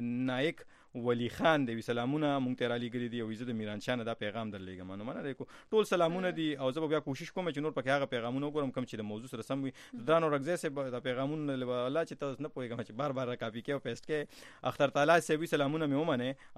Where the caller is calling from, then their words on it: Dubai, United Arab Emirates; زه د دوبۍ نه یم